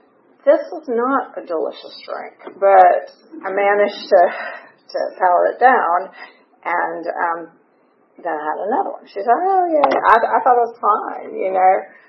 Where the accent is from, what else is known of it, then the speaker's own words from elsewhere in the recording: Charleston, South Carolina, United States; also born or lived in Washington, D.C.; I was born on September 22nd, 1972, don't really like saying that part, in Washington, D.C. And we moved to Charleston, South Carolina when I was about 2 years old.